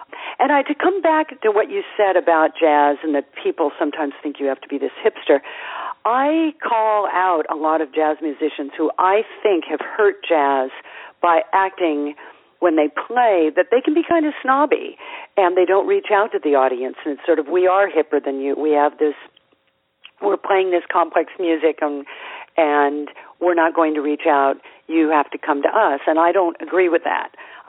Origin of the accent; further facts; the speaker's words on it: California, United States; now in New York, United States; because I grew up in California and then came back to New York.